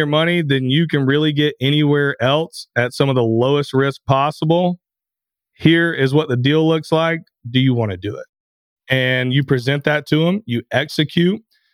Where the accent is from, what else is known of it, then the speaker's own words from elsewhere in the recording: Anderson, United States; in my hometown of Anderson, which is about 20 minutes away, 25 minutes away from the first one I bought